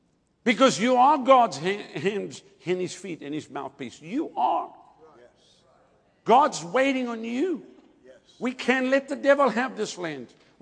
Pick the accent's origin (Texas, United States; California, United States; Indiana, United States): Texas, United States; I'm sorry for being Texan with you, but I mean, Lord have mercy.